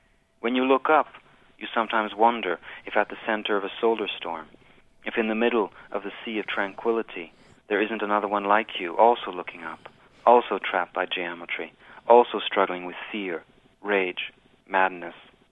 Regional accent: Quebec, Canada; I must tell you, I'm from Quebec

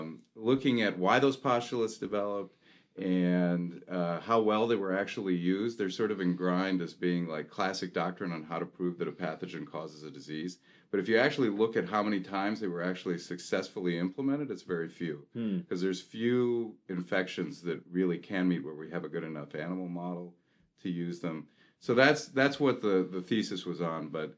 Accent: Buffalo, New York, United States; born or raised there; also born or lived in Vienna, Austria

